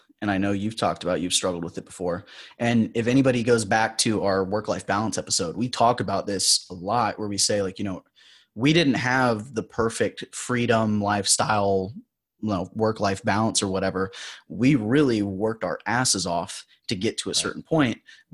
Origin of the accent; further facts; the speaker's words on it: Texas, United States; I'm from Texas. Like if you and I had a beer, I would say y'all every 5 seconds.